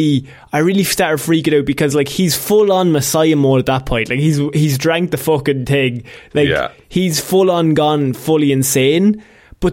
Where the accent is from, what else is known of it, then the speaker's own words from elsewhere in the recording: Ireland; we're from Catholic Ireland, so I mean, we're allowed to say this